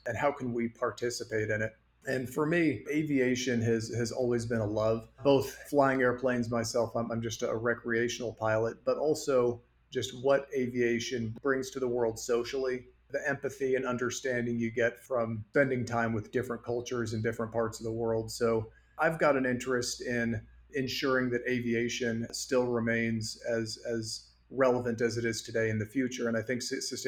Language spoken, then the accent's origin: English; San Francisco, California, United States; I grew up in San Francisco, sort of a throwback to the old hippie days when I was there in the 80s.